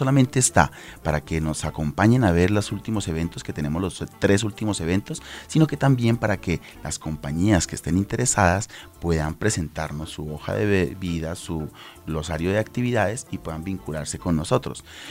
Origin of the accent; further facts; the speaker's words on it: Bogotá, Colombia; como bogotanos y como colombianos